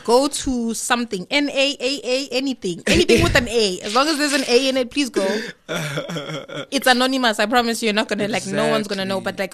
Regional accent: Johannesburg, Gauteng, South Africa; okay, I'm from Joburg. So moving here and seeing the drinking culture was like a very big shock.

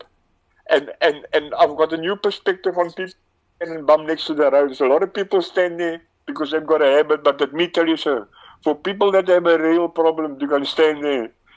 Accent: Southend, East of England, United Kingdom; I grew up in Southend. My father was a sergeant major in the army

